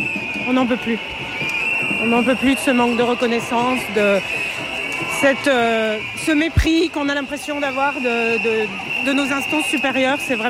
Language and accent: French; Clermont-Ferrand, Auvergne-Rhône-Alpes, France; Clermont-Ferrand.